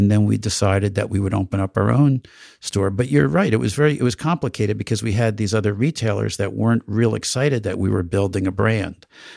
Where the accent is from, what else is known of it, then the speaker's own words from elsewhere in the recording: the North, United States; Was it that I was Jewish, gay, or from the North? And the number one thing they didn't like is that I was from the North.